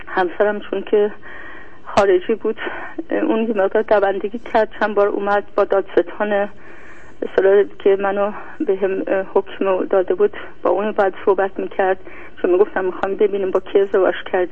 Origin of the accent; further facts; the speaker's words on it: Iran; moved away; از ایران که اومدم بار خانوادم با خودم آوردم،